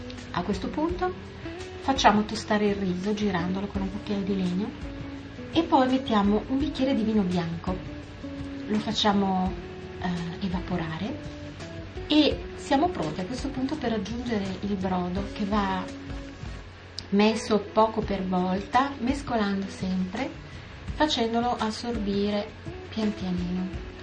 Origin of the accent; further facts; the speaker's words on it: Milan, Lombardy, Italy; Io sono milanese, quindi non posso che darvi una ricetta di un piatto che conosco abbastanza bene